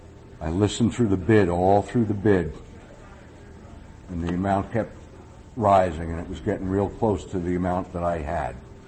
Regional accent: New Jersey, United States; I grew up in North Jersey, but I always liked the country.

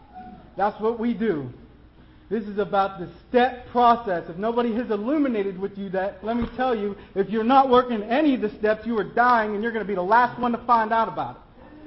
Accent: New Castle, Pennsylvania, United States; now in Philadelphia, United States; I'm from Newcastle, Pennsylvania. I got introduced there.

